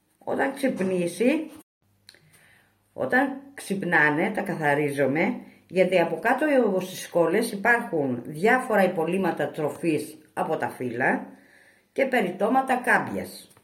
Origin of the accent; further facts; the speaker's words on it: Kymi, Central Greece, Greece; Ναι, εγώ γεννήθηκα στην Κίμη, μεγάλωσα εδώ, παντρεύτηκα και παραμένω στην Κίμη.